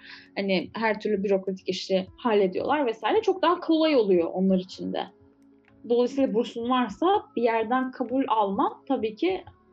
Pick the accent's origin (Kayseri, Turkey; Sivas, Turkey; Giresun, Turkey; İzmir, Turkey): İzmir, Turkey; also born or lived in Istanbul; ben mesela İzmir'de doğdum büyüdüm sonra işte İstanbul'a gittim falan ama hani hep böyle Ege Akdeniz kültürüyle büyüdüm.